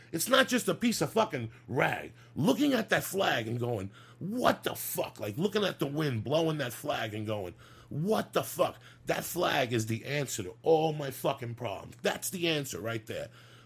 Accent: Cuba; now in New York, United States; Because I didn't leave Cuba crying. When we moved here, I woke up on 89th Street and Riverside Drive.

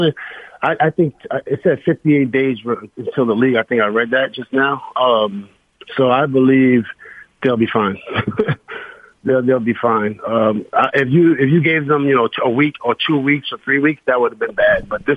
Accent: New York City, New York, United States; I've been looking up to since I was a kid, because I grew up in New York City. I've seen police kill people in my neighborhood

